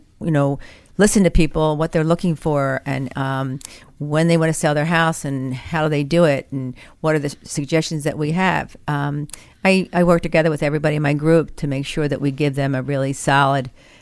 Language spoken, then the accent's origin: English; Philadelphia, Pennsylvania, United States; I'm from the Roanhurst area of Philadelphia.